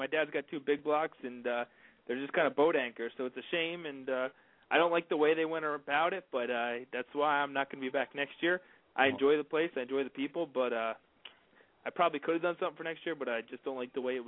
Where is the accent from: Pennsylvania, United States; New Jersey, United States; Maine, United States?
New Jersey, United States; New Egypt; I grew up in New Egypt there when I was like mid-teens or whatnot